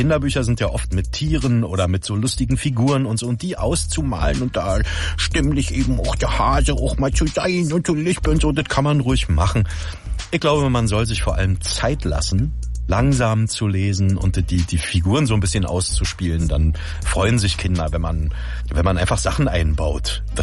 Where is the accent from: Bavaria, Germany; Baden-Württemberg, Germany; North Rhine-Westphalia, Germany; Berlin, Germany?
Berlin, Germany; Oder ich bin Berliner, das hört man ja auch.